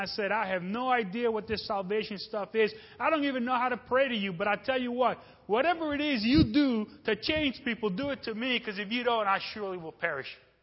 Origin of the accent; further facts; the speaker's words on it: New York City, New York, United States; You know, I grew up in New York City, Bedford-Stuyvesant, tough neighborhood.